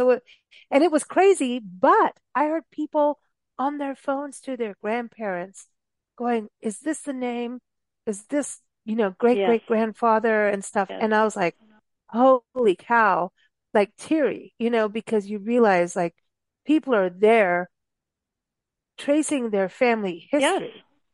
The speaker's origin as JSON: {"language": "English", "country": "South Africa", "tie": "born or raised there", "said": "growing up in South Africa as a teenager"}